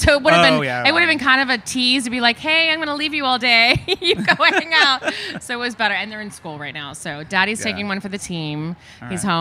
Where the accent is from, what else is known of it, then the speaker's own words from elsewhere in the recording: Long Beach, California, United States; now in Los Angeles, United States; I grew up in Long Beach. So that's my world. My family's still there.